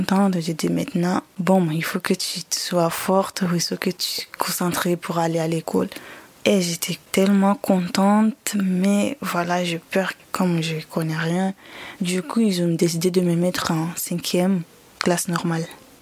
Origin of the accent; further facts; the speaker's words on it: Comoros; now in France; j'ai 17 ans et je suis en classe de 3e. Et je viens des Comores. Quand je suis arrivée en France, en 2016